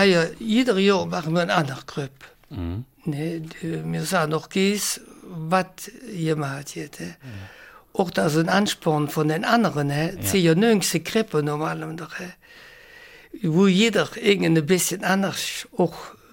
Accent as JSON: {"language": "German", "town": "Emmels", "region": "Wallonia", "country": "Belgium", "tie": "born or raised there", "said": "Ja, ich bin in Emmels geboren, während der Offensiv, während 40. Und haben mein Schuljahr in Emmels gelehrt"}